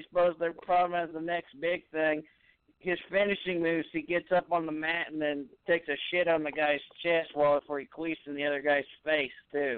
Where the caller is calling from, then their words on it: Evansville, Indiana, United States; I'm calling from Evansville, Indiana.